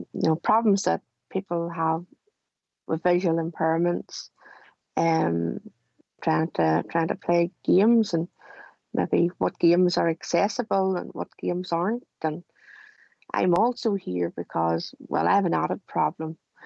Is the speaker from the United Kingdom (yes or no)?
yes; Markethill, Northern Ireland, United Kingdom; I'm from Market Hill in County Armagh.